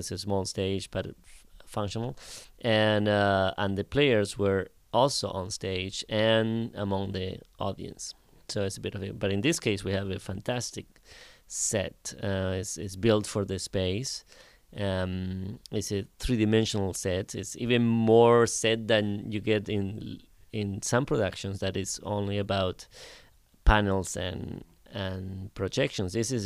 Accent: Argentina; English is a second language; moved away as an adult; also born or lived in Ann Arbor; now in New York, United States; I moved from Argentina directly to Michigan. I came to Ann Arbor, to University of Michigan, to do a master's in accompanying and chamber music. And I lived in Ann Arbor for 2 years before moving to New York.

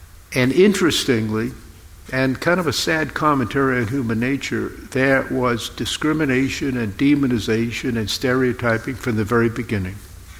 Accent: Maine, United States; I had the privilege of serving as a federal district court judge in my home state of Maine.

